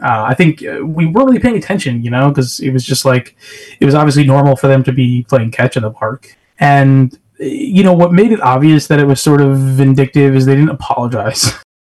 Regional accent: Staten Island, New York, United States; I grew up in Staten Island, New York. It was pretty cool, man. I really appreciated the proximity to Manhattan and Brooklyn

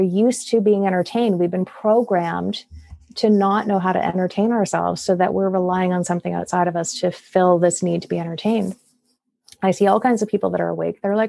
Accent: Canada; accent: Canadian; I'm in Canada, as you're probably hearing from my accent, and we have socialized healthcare here.

